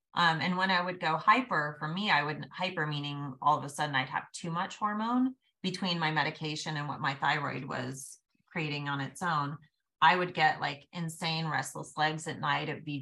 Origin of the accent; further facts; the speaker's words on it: California, United States; now in Orange County, United States; At the time I'm from Northern California, but I'd been living in Orange County for over 10 years